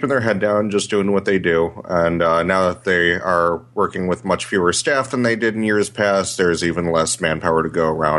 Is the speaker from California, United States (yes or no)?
no; New York, United States; Dead serious. I'm a New Yorker, man.